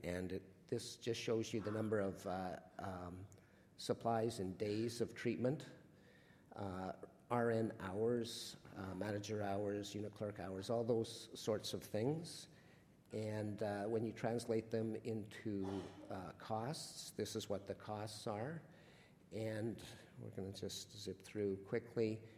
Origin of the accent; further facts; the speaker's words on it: Alberta, Canada; I've concentrated on Alberta and Ontario because I'm from Alberta and because I'm now in Ontario.